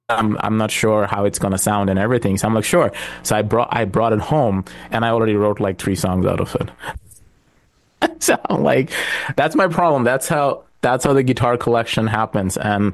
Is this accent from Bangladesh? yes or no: yes; Bangladesh; now in Saskatchewan, Canada; Born and raised in Bangladesh. My family is there.